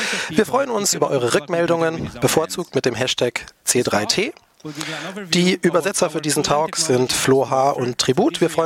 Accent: Berlin, Germany; Über mich: Ich bin aus Berlin.

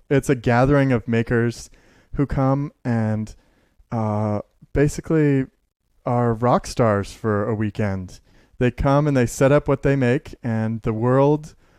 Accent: Carbondale, Illinois, United States; born there; I was born in Carbondale

